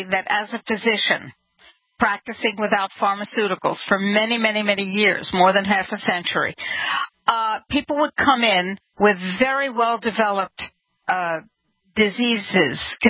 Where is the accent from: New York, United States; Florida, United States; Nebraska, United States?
New York, United States; now in Tucson, United States; When I first moved to Tucson in 2017, Tucson, Arizona, I'm from New York